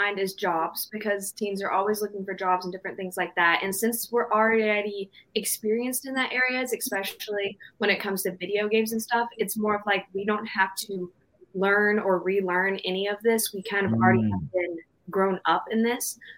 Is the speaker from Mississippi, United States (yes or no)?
no; Sevierville, Tennessee, United States; now in South Carolina, United States; As you know, I'm from Sevierville, Tennessee, but I currently live in South Carolina.